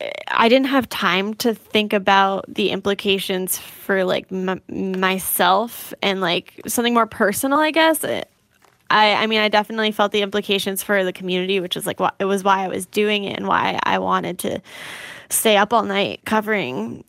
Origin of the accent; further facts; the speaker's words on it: Boston, Massachusetts, United States; I'm originally from Boston, and what got me into journalism was actually the Boston Marathon bombing.